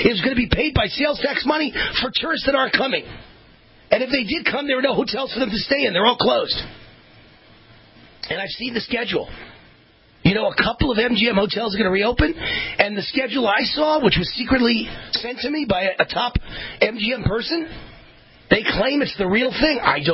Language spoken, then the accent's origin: English; Las Vegas, Nevada, United States; Steve Sisolak here in Nevada, my home state of Las Vegas, declares a fiscal emergency.